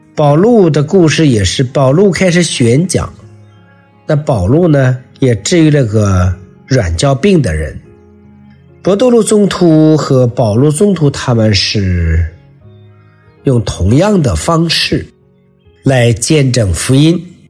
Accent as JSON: {"language": "Chinese", "country": "China", "said": "包括我们中国啊，我们也有很多的这个神灵啊，神的体系太多了，连我们中国人都不知道我们有多少神灵。"}